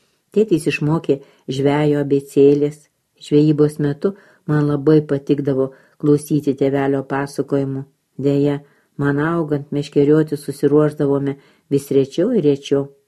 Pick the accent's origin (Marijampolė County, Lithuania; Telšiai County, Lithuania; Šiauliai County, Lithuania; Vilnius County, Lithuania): Marijampolė County, Lithuania; Gelgaudiškis; Mano vaikystė prabėgo itin vaizdingoje vietovėje, Nemuno pakrantėse. Augau Gelgaudiškyje, šalia dvarvietės. Tai nedidelis miestelis Šakių rajone.